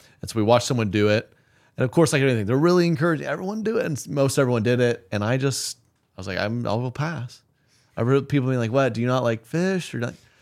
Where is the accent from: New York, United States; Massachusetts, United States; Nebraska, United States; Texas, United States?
Nebraska, United States; I was born and raised in Nebraska.